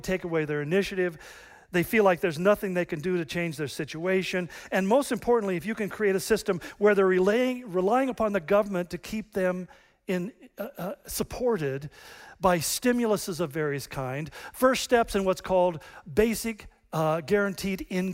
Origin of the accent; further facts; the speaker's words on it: United States; I'm white, and even worse, I'm an American.